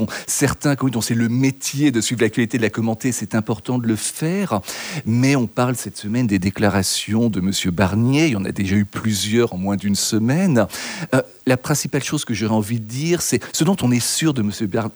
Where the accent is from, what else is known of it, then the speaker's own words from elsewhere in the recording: France; now in Australia; Je suis professeur de droit à l'université de Melbourne en Australie, donc je vis dans le monde de langue anglaise depuis plus de 20 ans, mais je suis français de naissance, d'éducation, de cœur, de tout